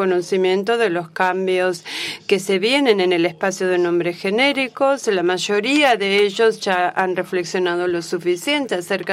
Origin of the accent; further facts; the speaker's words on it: Indonesia; vengo de Indonesia.